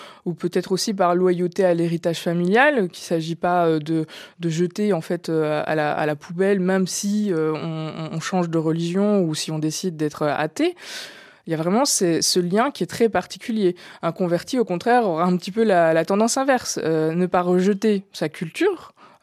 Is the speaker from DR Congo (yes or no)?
no; France; je suis française, j'ai la citoyenneté française, j'ai vécu en France, j'ai été éduquée, élevée en France.